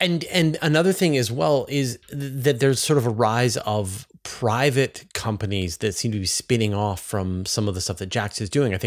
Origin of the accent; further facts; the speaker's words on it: Canada; as a Canadian, we are experiencing what it's like to have our economy deeply enmeshed with the United States.